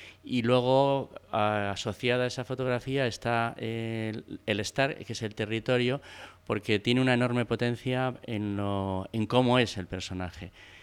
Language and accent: Spanish; Madrid, Community of Madrid, Spain; now in Cantabria, Spain; Yo vivo aquí en Cantabria desde el 91, soy de Madrid y sin embargo no he renegado de Madrid.